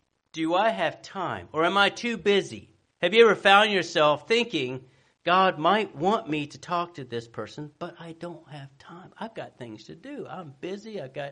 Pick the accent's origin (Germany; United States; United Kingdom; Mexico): United States; Blountstown, Florida; I grew up in Bluntstown, and we waved at everybody.